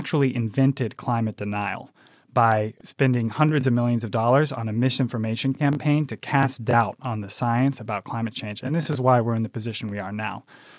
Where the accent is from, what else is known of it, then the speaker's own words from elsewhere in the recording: East Lansing, Michigan, United States; I grew up here in Michigan in East Lansing, and then I went out of state for college.